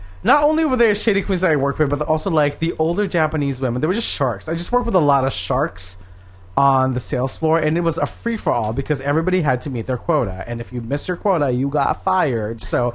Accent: Philippines; now in United States; because I grew up in the Philippines.

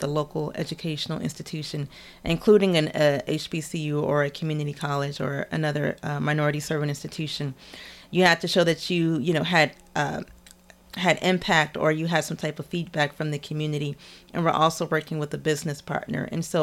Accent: Washington, District of Columbia, United States; So I grew up in Washington, D.C. At the time, it was considered probably one of the least invested, I would say, communities in Washington, D.C., in Ward 8 of D.C.

